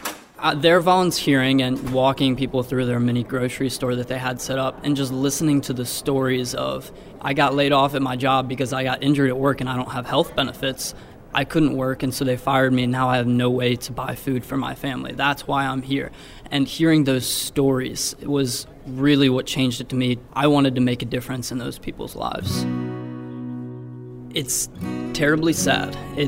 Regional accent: Ross, Ohio, United States; I'm from Ross, Ohio, within Butler County

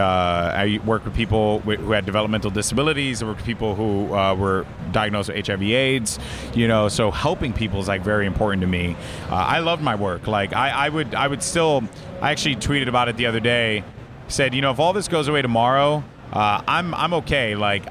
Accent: Bronx, New York, United States; to be a Hispanic kid born and raised in the Bronx, didn't have the greatest up

